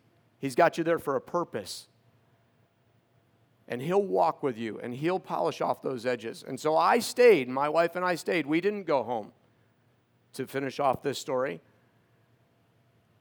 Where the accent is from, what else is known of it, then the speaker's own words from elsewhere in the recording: New York, United States; I'm from New York, and we don't say names like this.